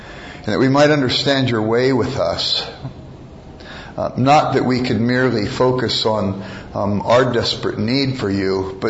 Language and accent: English; United States; born there; When I was born in America, Harry Truman was the President of the United States.